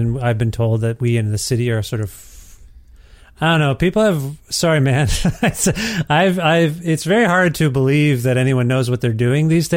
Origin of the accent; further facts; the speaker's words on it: Ontario, Canada; I'm from Ontario